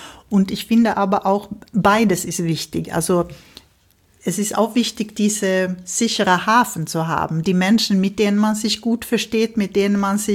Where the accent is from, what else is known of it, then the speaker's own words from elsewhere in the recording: Sweden; Nein, wir kommen alle aus Schweden